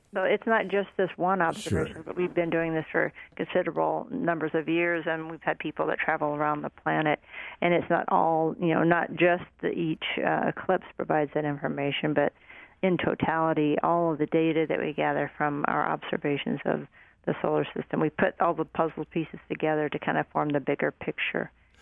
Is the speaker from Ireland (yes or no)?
no; Carthage, Missouri, United States; Jefferson City and my home state there in Missouri.